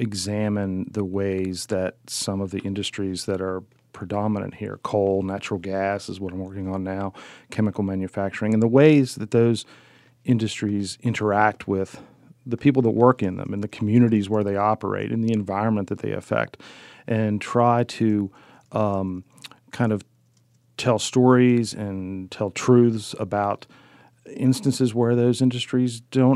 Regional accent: Keyser, West Virginia, United States; also born or lived in Piedmont; My family is from Piedmont in Mineral County, West Virginia. like a lot of places, when I was a kid, the schools in Piedmont closed. So we moved to Kaiser, and so I spent the rest of my youth in Kaiser

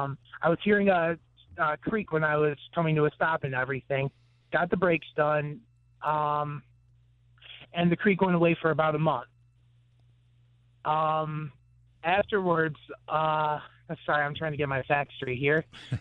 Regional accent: Remsen, New York, United States; And just for clarification, I'm from Remsen, not Rensselaer.

